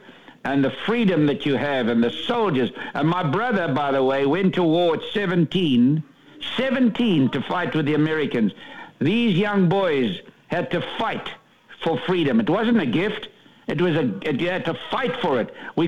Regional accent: South Africa; now in United States; I came from South Africa, which is one of the three most beautiful countries in the world.

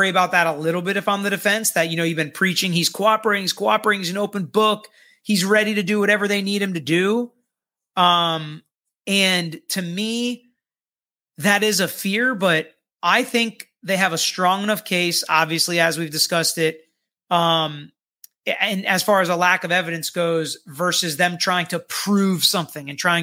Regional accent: the South, United States; I'm from the South. I handle guns a lot or know my way around hunting and these long guns

